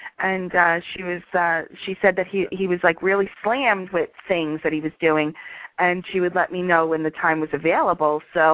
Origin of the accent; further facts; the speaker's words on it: Yonkers, New York, United States; now in Buffalo, United States; Samantha's actually someone that I grew up with in Yonkers because I'm from New York, too.